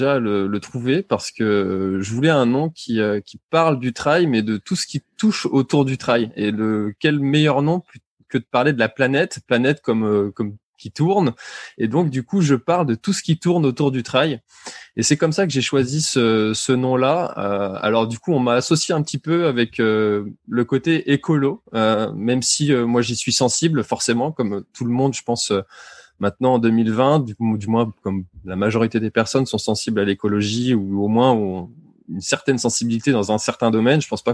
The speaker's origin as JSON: {"language": "French", "town": "Quimper", "region": "Brittany", "country": "France", "said": "je suis originaire de Bretagne, de Quimper exactement, j'ai 32 ans"}